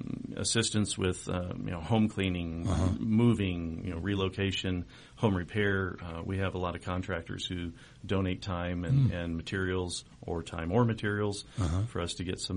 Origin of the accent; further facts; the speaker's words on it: Denver, Colorado, United States; Well, I was raised here in the Denver area and attended a local church where the Lord impressed upon me that I needed Christ.